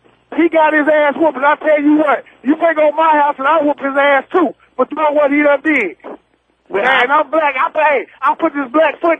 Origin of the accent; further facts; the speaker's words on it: Southern United States, United States; I don't like … I don't like … I'm from the Dirty South.